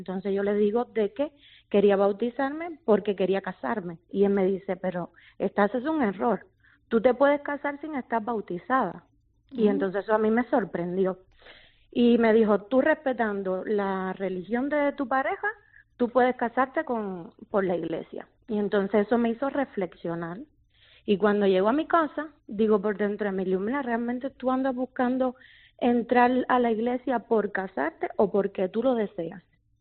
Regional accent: Cuba; Yo soy cubana.

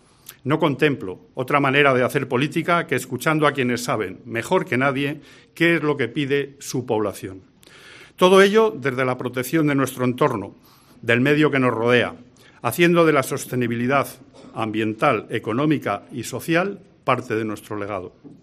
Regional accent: Castile and León, Spain; somos más los castellano-leoneses que hemos apostado por pintar los mapas de azul

